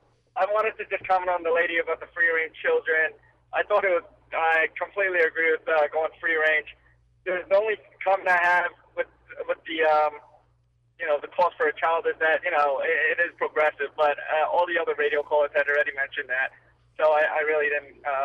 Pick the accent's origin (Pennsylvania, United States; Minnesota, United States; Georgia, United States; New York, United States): New York, United States; New York City; I really don't see a problem with it, and I grew up in New York City